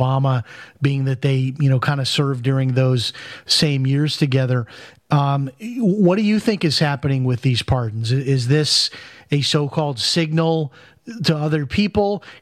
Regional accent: Chicago, Illinois, United States; Well, see, I grew up in Chicago, and I'm fascinated by what you're saying right now

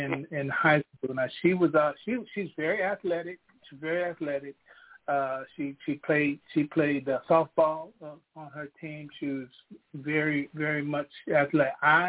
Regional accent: Denison, Texas, United States; born there; I was born in Denison, Texas, and there's claims of fame there, but I'll leave them out. I was born in Denison, Texas in 1951

